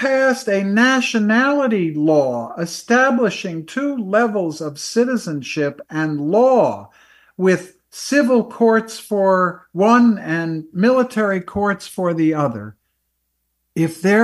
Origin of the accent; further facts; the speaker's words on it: New York, United States; I grew up in Long Island. I had a lot of Jewish friends.